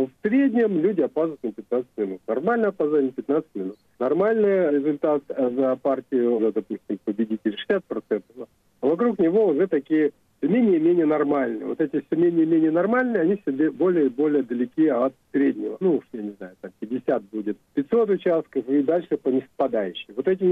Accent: Russia; Почему он называется русский? Потому что я из России

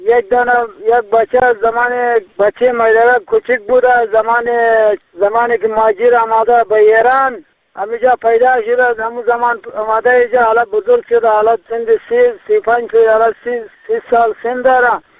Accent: Sar-e Pol, Afghanistan; now in Kerman, Iran; امی سری پول هستیم، امی از اینجا سری پول و امی مزار اینجا هستیم. ما 20 سال گم شده هستیم، حالا در ایران هستیم، در شهر کرمان هستیم.

